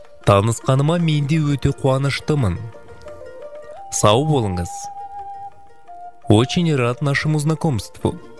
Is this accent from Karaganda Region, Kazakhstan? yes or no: yes; Karaganda, Karaganda Region, Kazakhstan; born there; now in Almaty, Kazakhstan; Менің ұлтым кәріс. Мен Қарағандыда дүниеге келдім. Я родился в Караганде. Мен Қарағандыда дүниеге келдім. Мен Қарағандыда дүниеге келдім. Мен Алматыда тұрам. Я живу в Алмате.